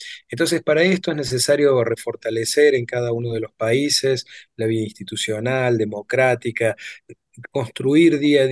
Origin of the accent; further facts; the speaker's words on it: Argentina; los judíos argentinos somos argentinos